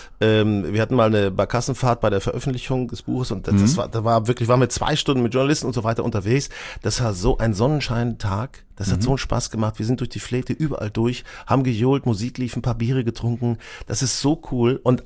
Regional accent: Lower Saxony, Germany; ich bin auf dem Dorf aufgewachsen, in der Nähe von Hannover und ich brauch's so ein bisschen diese Anmutung von Weite.

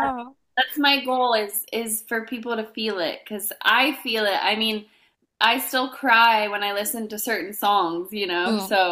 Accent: Montana, United States; Even with you being in Germany and me growing up in Montana

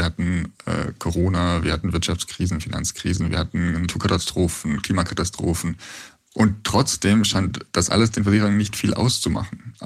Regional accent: Bavaria, Germany; ich bin aus Bayern

